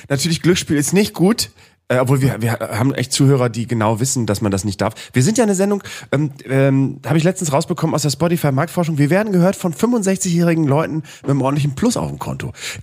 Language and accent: German; Bremen, Germany; bei uns in Bremen